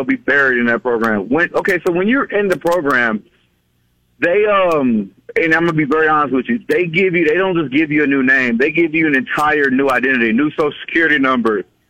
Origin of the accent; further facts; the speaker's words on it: Houston, Texas, United States; Okay, so I'm from Houston